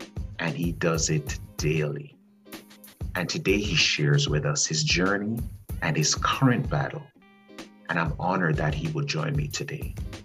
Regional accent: New York, United States; And you and I grew up in New York

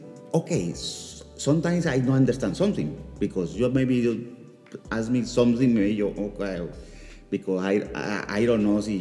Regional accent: Colombia; English is a second language; now in New York, United States; In Colombia.

